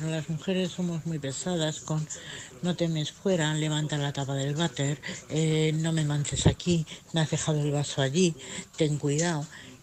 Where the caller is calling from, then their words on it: Madrid, Community of Madrid, Spain; de Madrid.